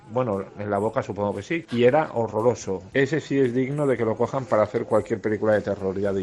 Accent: Palma, Balearic Islands, Spain; de Palma de Mallorca.

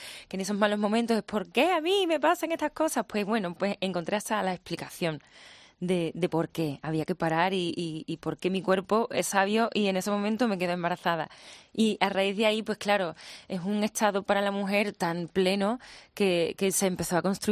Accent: Andalusia, Spain; me voy a casa, me voy a Sevilla, a mi pueblo de donde vengo, con mi familia

